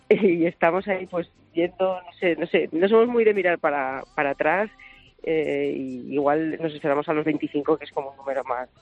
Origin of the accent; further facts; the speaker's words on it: Aragon, Spain; Como somos como buenos maños, somos, como sabes, tozudos.